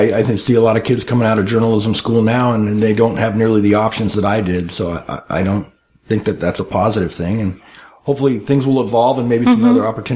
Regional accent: San Diego, California, United States; I think I was born and raised in San Diego, and I worked at the stadium for about 10 years in high school and college

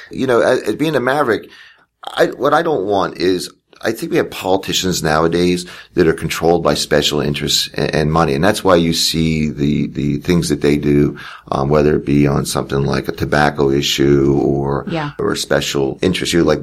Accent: New Jersey, United States; moved away; also born or lived in Japan; You know, I grew up in New Jersey. And I was involved in the New Jersey Conservative Party with Tom Blomquist.

